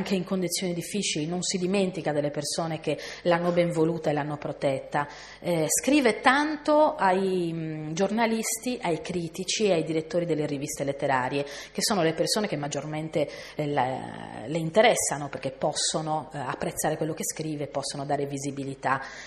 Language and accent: Italian; Cabras, Sardinia, Italy; Io vengo da Cabras